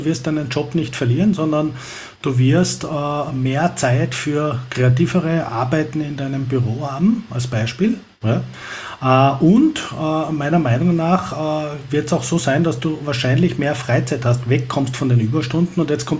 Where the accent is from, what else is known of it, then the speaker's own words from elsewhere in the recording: Vienna, Austria; Ich komme ja aus Wien. In Wien gibt es ja nach wie vor Kutschen, die sogenannten Fiaker